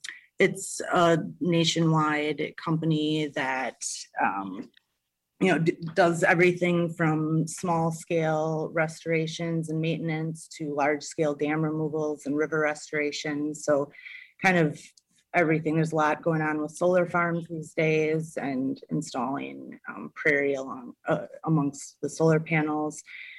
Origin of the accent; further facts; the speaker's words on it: Pewaukee, Wisconsin, United States; Well, I grew up in Pewaukee, Wisconsin, and honestly, I'd say as young as I can remember, I had an interest in all things natural.